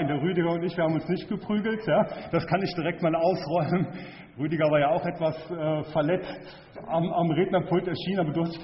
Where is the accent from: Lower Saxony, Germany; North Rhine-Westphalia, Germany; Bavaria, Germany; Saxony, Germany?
North Rhine-Westphalia, Germany; Lünen; born there; ich bin ja in Westfalen geboren, in Lünen, bei Dortmund. Dort ja, habe ich nur 3 Jahre meines Lebens verbracht.